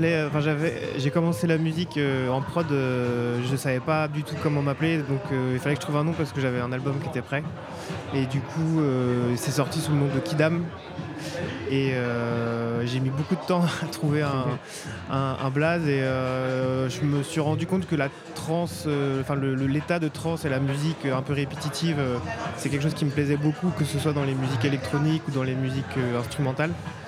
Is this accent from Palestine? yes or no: no; Brittany, France; j'ai grandi en Bretagne, mes grands-parents parlaient breton, j'allais dans les fest-noz, dans les bagados avec mes parents, mais bon, pas plus que ça, quoi. Je parle pas breton, j'ai jamais fait de Binou ni de Bombarde.